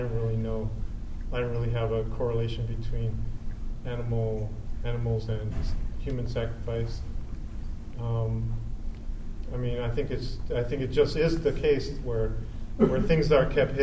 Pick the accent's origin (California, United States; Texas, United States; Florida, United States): California, United States; Los Angeles; I guess growing up in East LA, East LA was for a long time the Jewish neighborhood of Los Angeles